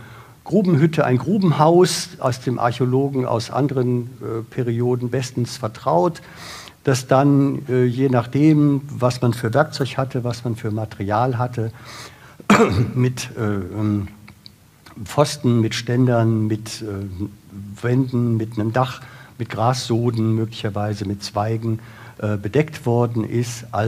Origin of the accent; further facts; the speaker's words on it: Bonn, North Rhine-Westphalia, Germany; also born or lived in Brandenburg; Ich komme selber aus Bonn, bin zwar seit 30 Jahren in Brandenburg